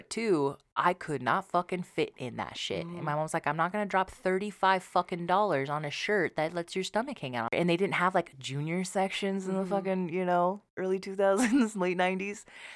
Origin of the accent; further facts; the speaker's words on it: Idaho, United States; I'm white presenting. I'm white. I grew up in Idaho, white.